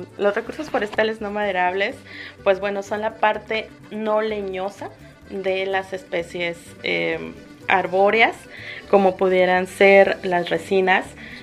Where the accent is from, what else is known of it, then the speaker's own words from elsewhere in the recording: Tamaulipas, Mexico; Otro no maderable que es muy importante para los tamaulipecos, pues son las chochas, porque todos desayunamos chochas.